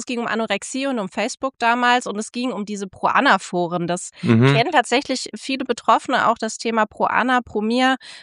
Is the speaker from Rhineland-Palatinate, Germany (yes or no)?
no; Tübingen, Baden-Württemberg, Germany; ich komme tatsächlich auch aus der Gegend. Also ich bin eher heimatnah fürs Studium geblieben und ich habe da auch ein Studium Generale gemacht, bevor ich Medizin studiert habe. Deswegen bin ich da irgendwie kleben geblieben im kleinen Tübingen